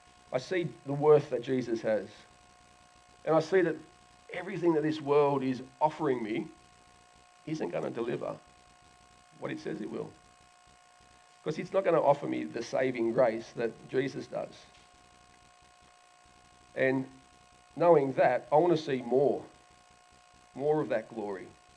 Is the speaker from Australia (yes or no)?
yes; Glenmore Park, New South Wales, Australia; yeah, look, I'm from Glenmore Park.